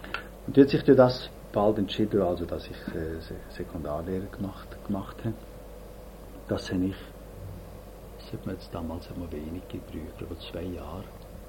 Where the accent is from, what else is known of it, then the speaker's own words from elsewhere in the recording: Saas-Grund, Valais, Switzerland; Ich bin in Saas-Grund geboren und bin dann in die Schule gegangen bis zur 5. Klasse. Nachher bin ich nach Immensee ins Kollegium gegangen.